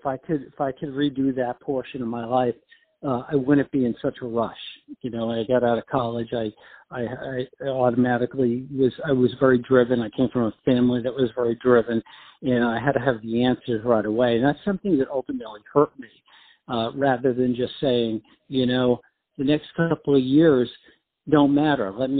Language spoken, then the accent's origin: English; New York, United States; And I started in Washington, D.C., and I started to do pretty well with it, but I'm from New York.